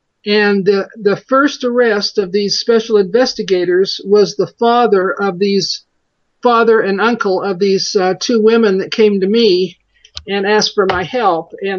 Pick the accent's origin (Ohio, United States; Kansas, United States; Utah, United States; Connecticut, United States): Utah, United States; I'm from Utah, where the LDS Church is located